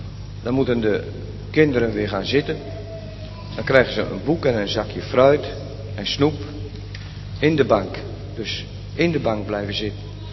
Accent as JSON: {"language": "Dutch", "town": "Urk", "region": "Flevoland", "country": "Netherlands", "said": "Want wij komen uit Urk. En Urk lag vroeger in de Zuiderzee."}